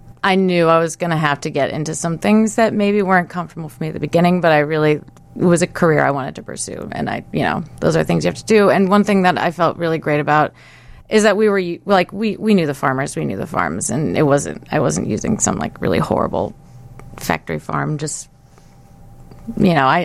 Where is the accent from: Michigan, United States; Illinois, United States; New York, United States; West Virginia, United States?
Illinois, United States; Chicago; I can say, I mean, I am from Chicago, so I'm very excited that we're here now